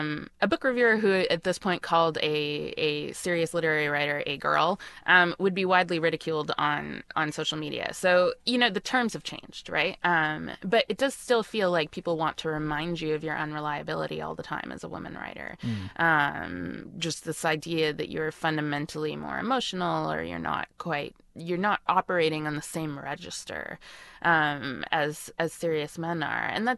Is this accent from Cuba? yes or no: no; Canada; I'm actually Canadian